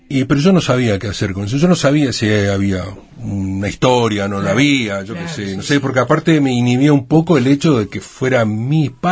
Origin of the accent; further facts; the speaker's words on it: Uruguay; yo vengo de Uruguay, o sea que tampoco...